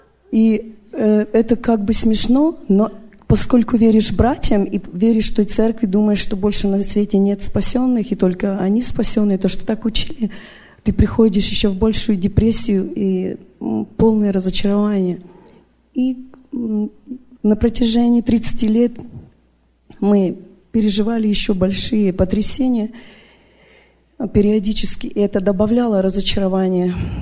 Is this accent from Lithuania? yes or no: no; Vancouver, British Columbia, Canada; я из Ванкувера. Я родилась в христианской семье.